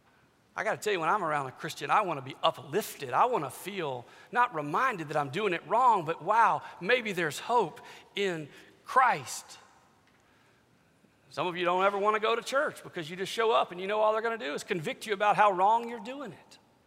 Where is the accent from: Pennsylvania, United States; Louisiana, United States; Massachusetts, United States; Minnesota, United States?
Louisiana, United States; I grew up in Louisiana.